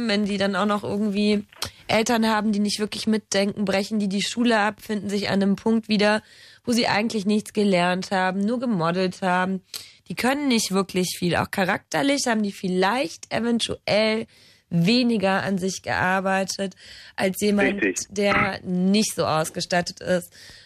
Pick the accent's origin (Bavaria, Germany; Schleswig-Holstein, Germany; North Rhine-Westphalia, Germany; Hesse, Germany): North Rhine-Westphalia, Germany; Bonn; Ich komme aus Bonn.